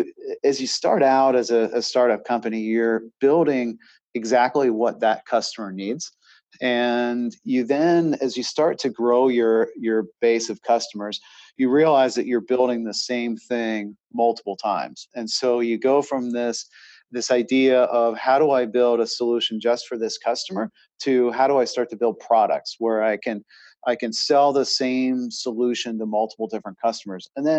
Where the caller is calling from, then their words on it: Charlotte, North Carolina, United States; Charlotte.